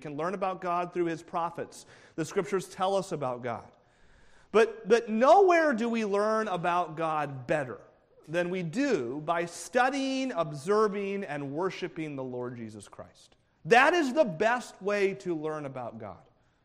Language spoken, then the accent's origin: English; United States; How would I, as an American, ever know what you're supposed to do in that kind of situation?